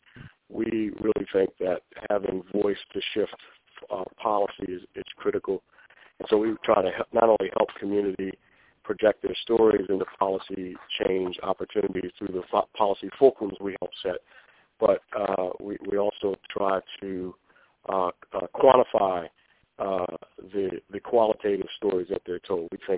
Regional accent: Baltimore, Maryland, United States; I'm from Baltimore.

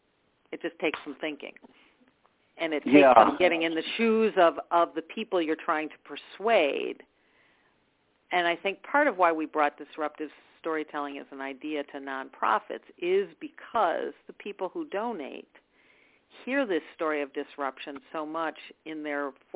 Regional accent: Rochester, New York, United States; I'm from Rochester, New York, so I know the tale.

